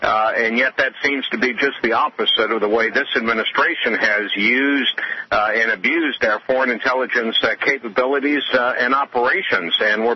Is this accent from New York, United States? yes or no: no; Georgia, United States; or if my home state of Georgia wishes to change its definition of marriage